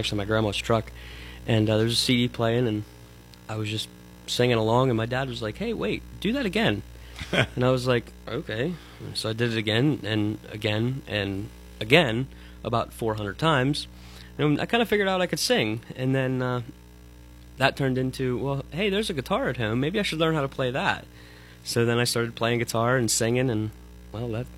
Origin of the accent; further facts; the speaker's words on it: Shakora, Western Australia, Australia; I'm actually from Shakora, out past almost to Katanning.